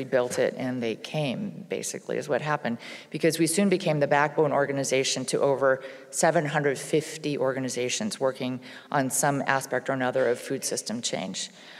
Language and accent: English; Hawaii, United States; I saw it and know of it from in Hawaii. I'm from Hawaii.